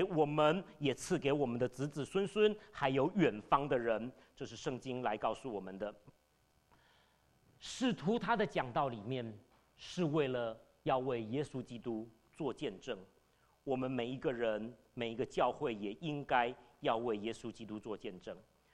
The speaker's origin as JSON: {"language": "Chinese", "region": "Taipei", "country": "Taiwan", "tie": "born or raised there", "moved": "as an adult", "lives_now": "United States", "said": "去台北灵粮堂聚会了7年，然后待在美国的时候，我来美国21年了。在美国的时候，我去了 Independent Baptist， 我去了是浸信会，在那里聚会5年。后来我搬到北卡 North Carolina， Greensboro North Carolina。"}